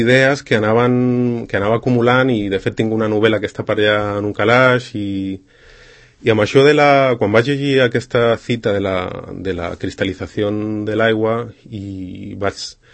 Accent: Madrid, Community of Madrid, Spain; jo sóc de Madrid

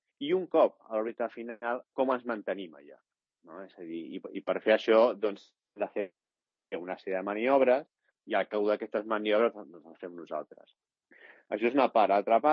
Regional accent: Sant Cugat del Vallès, Catalonia, Spain; also born or lived in United States / Barcelona; jo vaig néixer als Estats Units perquè els meus pares van viure aquí 7 anys, però els dos són de Barcelona. Llavors, doncs quan van decidir tornar a Catalunya, doncs es van estar vivint a Barcelona i després vam anar a Sant Cugat, crec que va ser cap a l'any 80-84.

